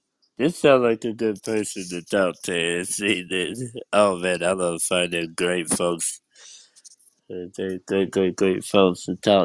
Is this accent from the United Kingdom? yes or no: no; Chattanooga, Tennessee, United States; Yeah, I'm from Chattanooga, Tennessee, born and raised in Tennessee.